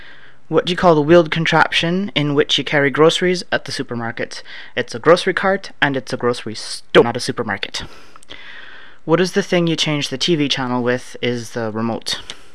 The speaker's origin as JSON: {"language": "English", "country": "Canada", "said": "I'm from Canada."}